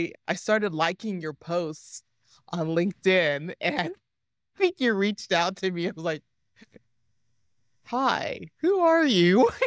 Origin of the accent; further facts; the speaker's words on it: Denver, Colorado, United States; And then also you're in Colorado and Denver, my hometown where I was born and still have family living in the metro area. So I was like, a Coloradoan.